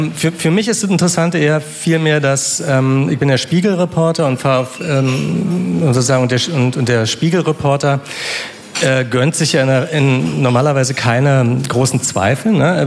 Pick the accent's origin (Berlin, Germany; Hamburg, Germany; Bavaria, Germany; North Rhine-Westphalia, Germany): Berlin, Germany; ich Ostdeutscher bin, ich bin aus Ostberlin